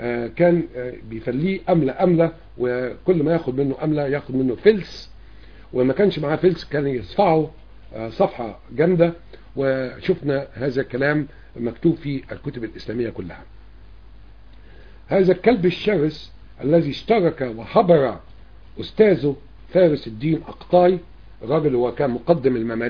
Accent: Egypt; هؤلاء الناس الموجودين في بلدنا مصر

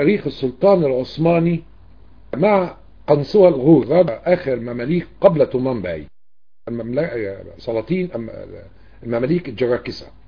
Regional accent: Egypt; وابتدت من 1517 بالنسبة لنا إحنا كمصريين بتتقسم إلى أجزاء

